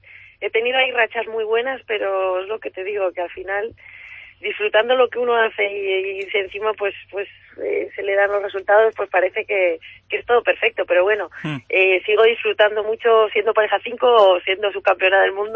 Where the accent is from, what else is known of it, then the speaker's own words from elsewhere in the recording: Cartagena, Region of Murcia, Spain; now in Madrid, Spain; ya resido en Madrid desde hace 8 años y bueno, como bien dices, soy cartagenera de la manga